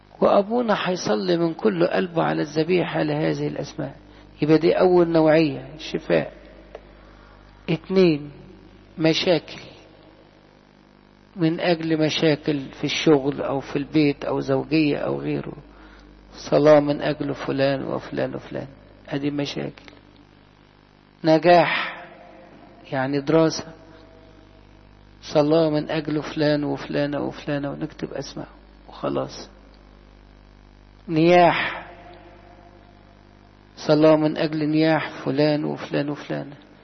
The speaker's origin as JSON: {"language": "Arabic", "country": "Egypt", "said": "في بلادنا مصر الغالية"}